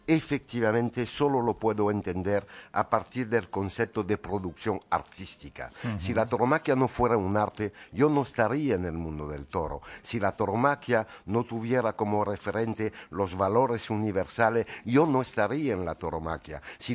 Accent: France; Spanish is a second language; now in Spain; soy francés, pero la cultura española es la que siempre me ha atraído.

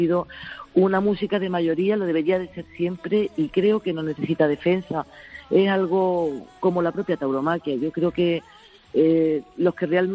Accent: Granada, Andalusia, Spain; born there; yo nací en Granada, en la ciudad de los árabes

